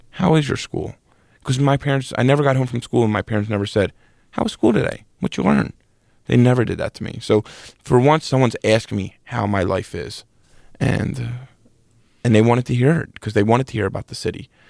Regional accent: Philadelphia, Pennsylvania, United States; Growing up in South Philly, where we just had like this Irish pride thing

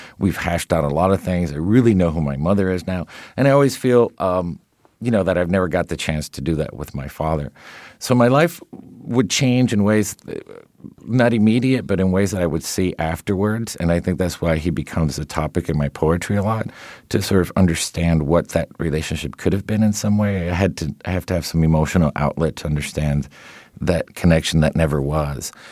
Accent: Miami, Florida, United States; born or raised there

